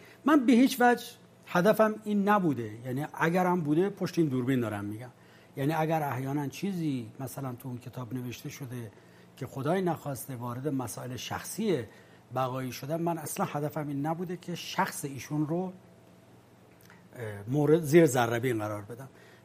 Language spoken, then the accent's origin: Persian; Iran; من به عنوان یک ایرانی برام مهمه